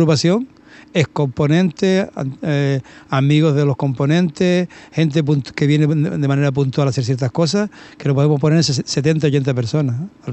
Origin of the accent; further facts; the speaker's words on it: Canary Islands, Spain; nosotros podemos decir con mucho orgullo que afortunadamente no solo somos canarios en mayo y sí